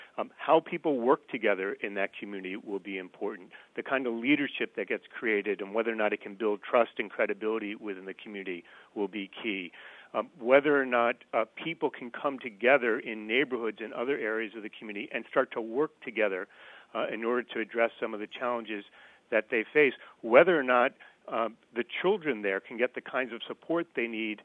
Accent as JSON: {"language": "English", "region": "New York", "country": "United States", "said": "You know, I'm from New York. I'm from upstate New York. The whole Hudson Valley is dotted with communities like this."}